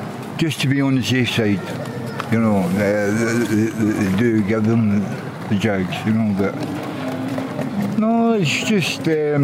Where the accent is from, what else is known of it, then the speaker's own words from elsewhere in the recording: Scotland, United Kingdom; I'm from Scotland, remember.